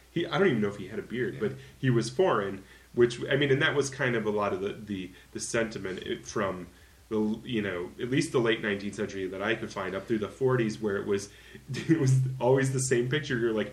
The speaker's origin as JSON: {"language": "English", "country": "United States", "said": "I don't even know where Idaho is, and I'm an American."}